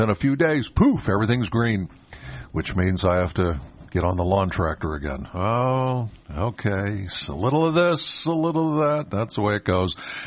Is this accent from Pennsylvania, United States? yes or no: yes; Penns Valley, Pennsylvania, United States; I'm from Penns Valley. He was closer out my way.